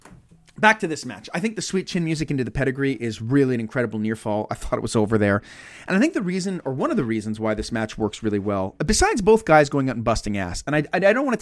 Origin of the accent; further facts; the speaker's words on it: Montreal, Quebec, Canada; I'm from Montreal.